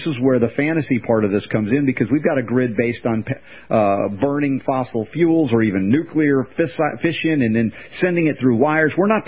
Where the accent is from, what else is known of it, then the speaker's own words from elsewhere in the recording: United States; The world we grew up in America, Western world, the mindset